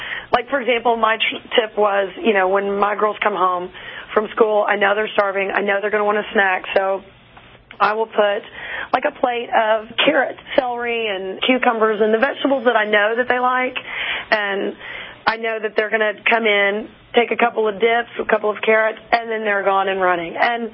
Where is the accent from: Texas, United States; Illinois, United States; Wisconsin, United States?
Texas, United States; Dallas; born there; Yes, that is right. I was born in Dallas, Texas. Both my parents were models.